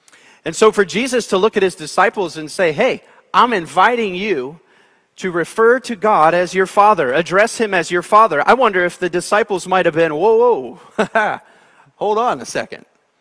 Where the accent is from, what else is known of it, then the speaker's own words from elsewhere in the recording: East Coast, United States; Growing up on the East Coast, we would go to the beach from time to time in the Atlantic Ocean